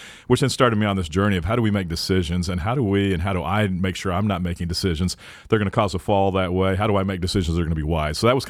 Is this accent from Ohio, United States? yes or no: no; Dallas, Texas, United States; we grew up in the Texas area, and I was from Dallas, Ruth was from Houston.